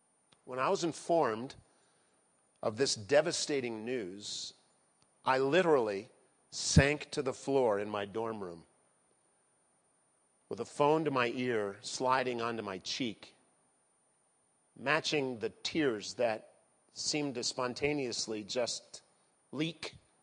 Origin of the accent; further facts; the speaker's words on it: Philadelphia, Pennsylvania, United States; I grew up outside of Philadelphia, and my dream is if I could be the district attorney of Philly by the time I was 40